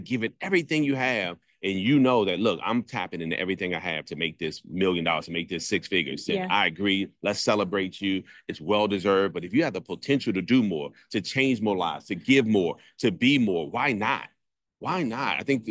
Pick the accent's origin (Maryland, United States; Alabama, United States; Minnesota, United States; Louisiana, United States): Maryland, United States; She's from Seattle, Washington. We're from the Maryland area.